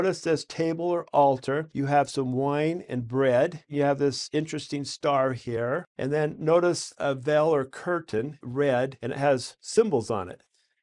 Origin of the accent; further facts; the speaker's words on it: Idaho, United States; I like 5-cent terms because I'm from Idaho.